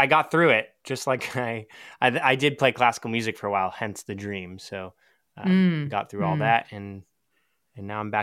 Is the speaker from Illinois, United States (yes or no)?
no; Seattle, Washington, United States; And I grew up in Seattle, so on the opposite coast.